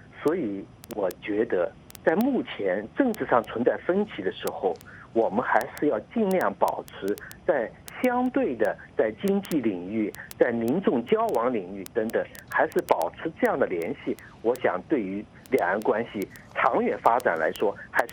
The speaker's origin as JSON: {"language": "Chinese", "country": "China", "said": "而且以我们中国人中华民族的一种习惯风俗来说的话"}